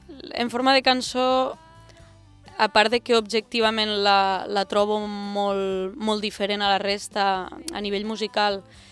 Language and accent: Catalan; Tortosa, Catalonia, Spain; Nosaltres som d'aquí, de Tortosa